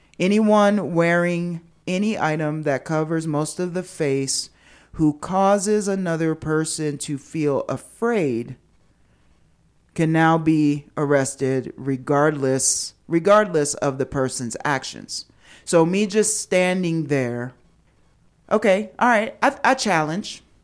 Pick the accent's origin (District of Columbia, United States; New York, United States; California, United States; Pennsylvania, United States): District of Columbia, United States; Washington; So again, that's my hometown. I have loved ones there.